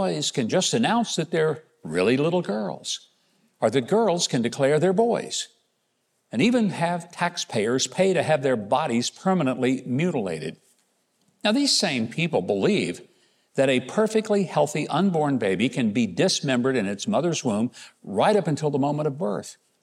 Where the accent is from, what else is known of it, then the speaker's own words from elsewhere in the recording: Arkansas, United States; Even the newspaper in my home state of Arkansas has become virtually unreadable